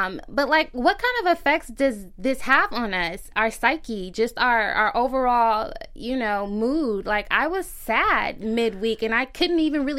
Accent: Inglewood, California, United States; In LA, I'm from Inglewood.

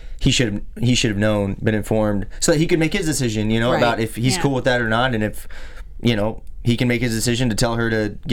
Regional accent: Texas, United States; I grew up in Texas. So my whole family were, you know, aunts and uncles and friends. I mean, hunting was huge.

